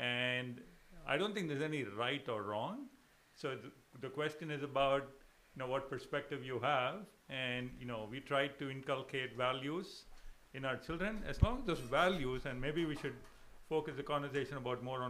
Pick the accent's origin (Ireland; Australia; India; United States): India; moved away; We've grown up in India and we know what being Indian means growing up.